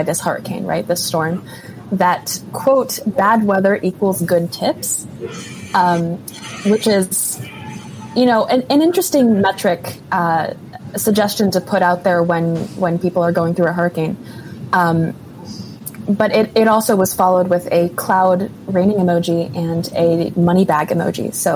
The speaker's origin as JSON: {"language": "English", "region": "Massachusetts", "country": "United States", "tie": "born or raised there", "said": "I grew up in Massachusetts, which is like right on the water. So we've gotten a lot of storms like that before."}